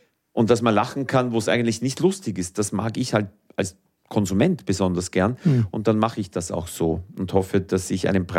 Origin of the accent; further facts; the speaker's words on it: Lower Austria, Austria; Ich komme aus dem Donautal, da ist nur grün.